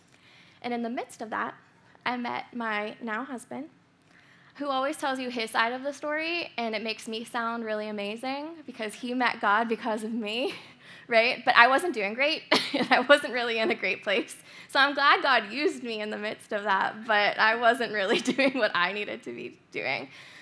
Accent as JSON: {"language": "English", "town": "McKeesport", "region": "Pennsylvania", "country": "United States", "tie": "born or raised there", "said": "So I am from White Oak, McKeesport area. I was born and raised here."}